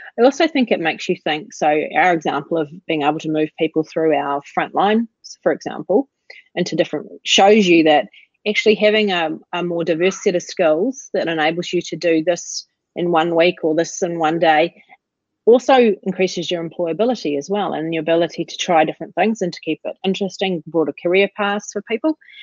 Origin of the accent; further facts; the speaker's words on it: New Zealand; I'm passionate Kiwi.